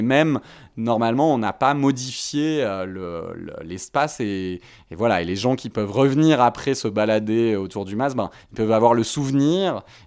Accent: Saint-Maurice-de-Ventalon, Occitanie, France; à Saint-Maurice-de-Ventalon, là d'où je viens, à côté du pont de Montvert.

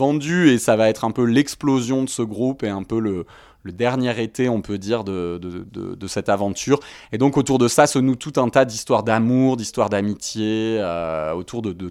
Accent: Saint-Maurice-de-Ventalon, Occitanie, France; à Saint-Maurice-de-Ventalon, là d'où je viens, à côté du pont de Montvert.

